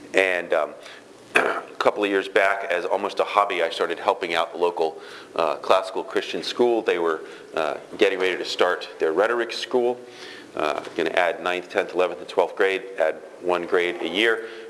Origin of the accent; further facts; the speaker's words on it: Los Angeles, California, United States; I'm here from Los Angeles, still on West Coast time